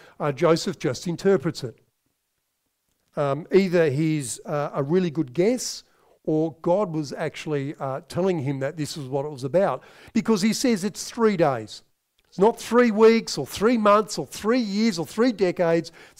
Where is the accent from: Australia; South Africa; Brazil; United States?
Australia; Devonport, Tasmania; I grew up in Devonport in Tassie, so this is my parents' hometown